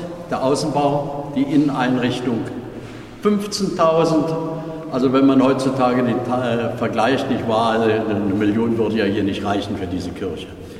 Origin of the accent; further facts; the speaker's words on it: Silesian Voivodeship, Poland; 1939, ich habe es selbst auch erlebt noch, ich komme ja aus Schlesien, aber meine Frau hat es hier erlebt.